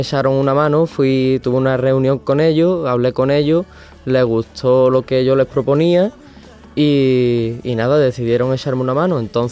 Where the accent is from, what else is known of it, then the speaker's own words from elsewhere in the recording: Algar, Valencian Community, Spain; De Algar.